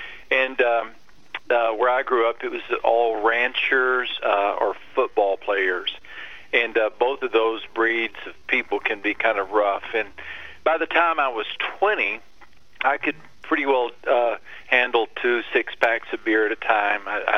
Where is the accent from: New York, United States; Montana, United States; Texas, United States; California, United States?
Texas, United States; I grew up in West Texas. I'm the son of a mechanic. My mom was a nurse. My parents, just the salt of the earth. Great, great folks. And very, very blue-collar, lower middle class, small town upbringing.